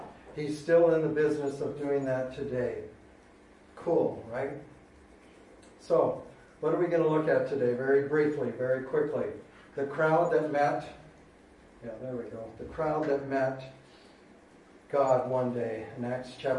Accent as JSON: {"language": "English", "town": "San Francisco", "region": "California", "country": "United States", "said": "I'm from San Francisco, so maybe San Francisco"}